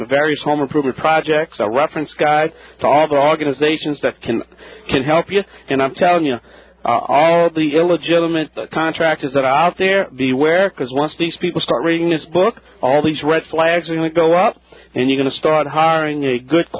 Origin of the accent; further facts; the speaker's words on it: New Orleans, Louisiana, United States; … New Orleans born, New Orleans bred.